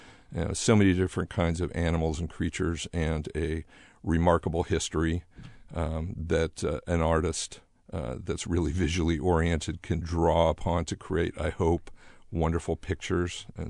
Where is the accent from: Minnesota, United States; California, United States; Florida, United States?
California, United States; Fresno; born there; And my dad was in the Navy, and even though I was born in Fresno, I didn't live in Fresno until 1970 when we moved here, and I began as an art student at Fresno State.